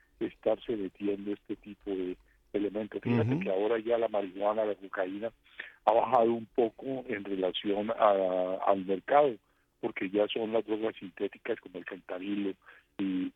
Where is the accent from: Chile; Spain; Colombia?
Colombia; y lo digo como colombiano porque aquí somos víctimas de ese flagelo